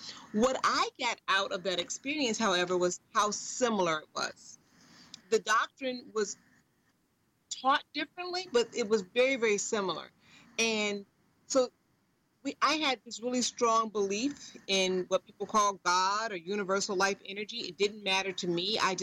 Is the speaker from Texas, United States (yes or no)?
no; Chicago, Illinois, United States; also born or lived in Massachusetts; When I'm from Chicago, and my mom had the wisdom to move from there. We moved to Massachusetts. So I got a great education in Massachusetts.